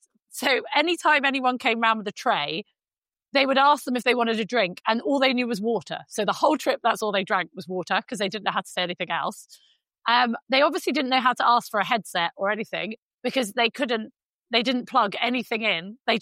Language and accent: English; Cyprus; I grew up in Cyprus.